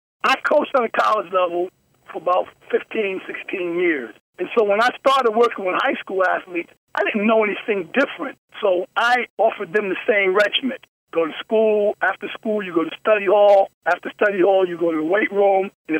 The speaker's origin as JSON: {"language": "English", "town": "Paterson", "region": "New Jersey", "country": "United States", "said": "I come from Paterson, New Jersey, which is like North Camden, you know what I mean? That's in the northern part of the state of New Jersey."}